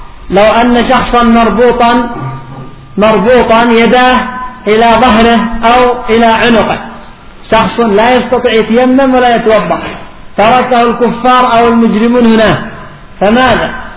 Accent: Yemen; خاصة كما قلنا عندنا في اليمن ضعف في الطب

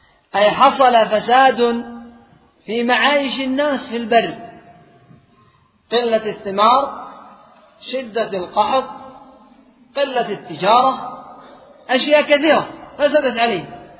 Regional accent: Yemen; لأن كثير من الرعايا الآن خاصة عندنا في اليمن صاروا يزرعون القات

